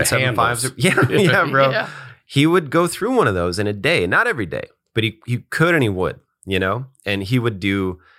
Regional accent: Midwest, United States; I knew the mixins cause I grew up in the Midwest and a lot of people do that.

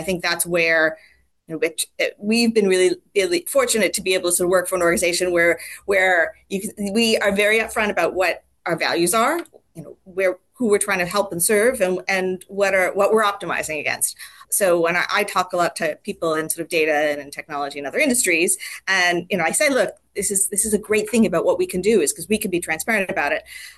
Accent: United States; also born or lived in Los Angeles; now in United Kingdom; as you can tell from my accent, as you know, Leon. I am now a Brit, but I started off as an American who lived in the Washington, D.C. area, and then in L.A.

